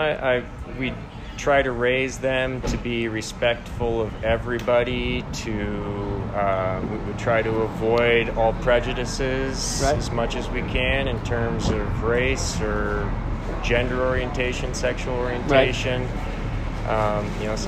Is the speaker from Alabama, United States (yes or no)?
no; Denver, Colorado, United States; I am born and raised in Colorado, mostly in the Denver area. In fact, I'm a third generation native Coloradan.